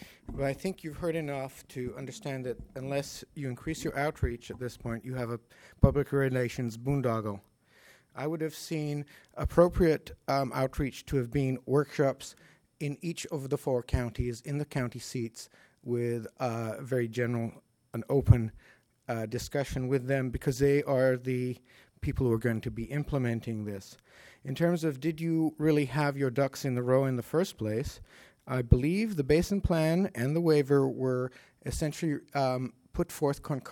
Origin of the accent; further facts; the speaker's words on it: Los Osos, California, United States; from Los Osos